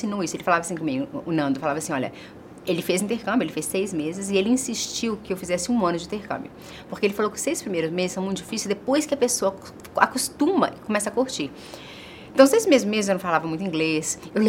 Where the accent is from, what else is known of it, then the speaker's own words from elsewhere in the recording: Brazil; foi uma combinação do que eu aprendi aqui, crescendo no Brasil, com a minha mãe, com a minha avó, e com a ciência